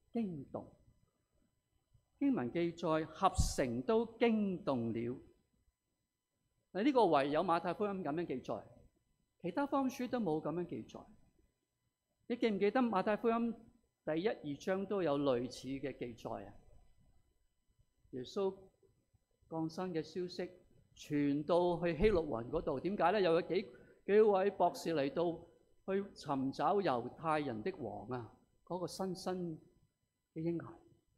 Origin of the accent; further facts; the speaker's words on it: Hong Kong; 我哋香港人好明白一啲情況㗎。